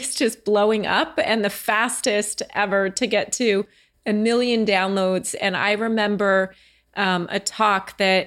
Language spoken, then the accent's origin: English; Franklin Lakes, New Jersey, United States; where I grew up in Oakland and Franklin Lakes.